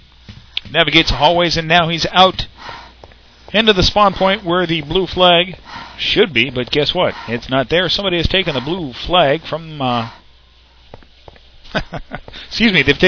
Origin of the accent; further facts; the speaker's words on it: San Diego, California, United States; Glad to see you hanging out in SoCal, down in San Diego, my hometown, and listening to Urban Radio today.